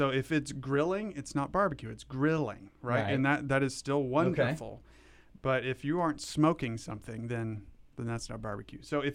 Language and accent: English; Texas, United States; now in Nashville, United States; So as a Texan, we used pecan a lot. And so now that we're in Nashville, pecan's really hard to find here.